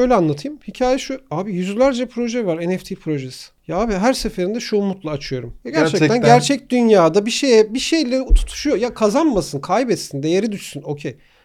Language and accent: Turkish; Ankara, Turkey; Ankaralıyım ben.